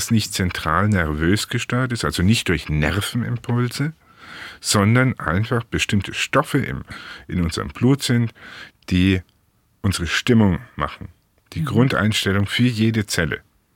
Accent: Bavaria, Germany; So als Franke hat man immer D und T.

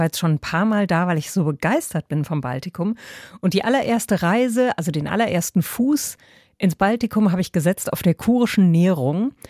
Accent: Hesse, Germany; Oder bei uns in Hessen, Gude.

